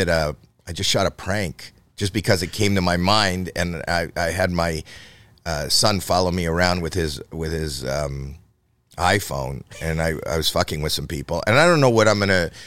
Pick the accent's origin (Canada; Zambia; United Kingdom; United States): Canada; You know, I'm Canadian, so hockey is in.